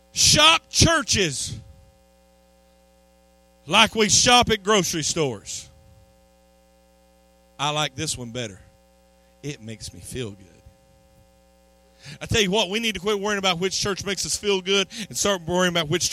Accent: United States; I know it's not going to come across well in an American church because I am American

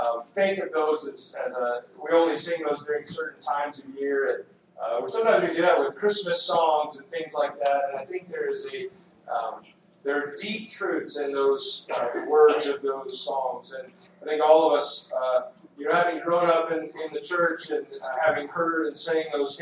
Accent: the South, United States; Living in a small town, I have a friend of mine who … not just because I'm from the South.

